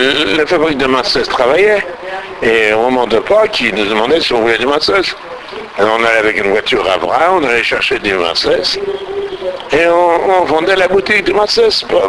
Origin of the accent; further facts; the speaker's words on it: Paris, Île-de-France, France; born there; Je suis né à Paris, à l'hôpital Rothschild, le 9 janvier 1926.